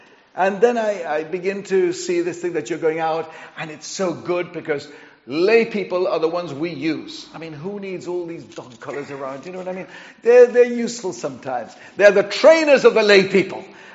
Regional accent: Chile; also born or lived in England; I'm actually an Anglo-Chilean. You think I sound English, but actually I'm a Chilean. I was born in Chile.

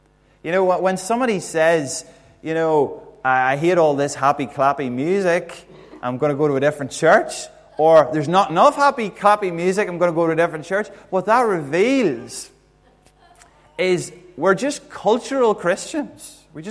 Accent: Monaghan, Ulster, Ireland; our wee church down in where I grew up in Monaghan.

